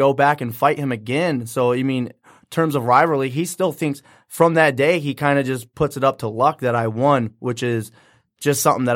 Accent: Hastings, Michigan, United States; now in Chesterfield, United States; Well, I live in Chesterfield.

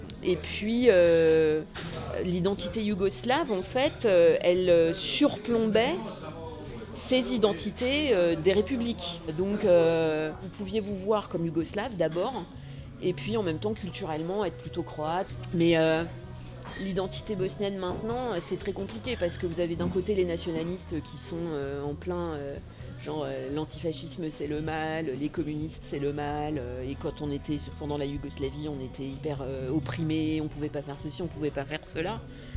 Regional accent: France; je vais répondre je suis française

